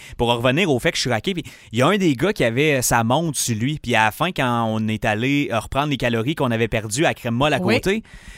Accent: Val-d'Or, Quebec, Canada; now in Quebec City, Canada; Je m'en vais au cégep à Jonquière, à 8 heures de route de chez nous à Val-d'Or.

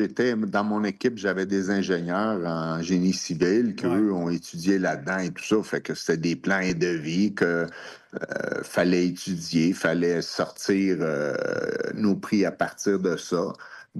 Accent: Montreal, Quebec, Canada; also born or lived in Laval; Oui, je suis né à Montréal. J'ai habité à Laval pendant 24 ans. Puis par après, je suis déménagé sur la couronne nord de Laval.

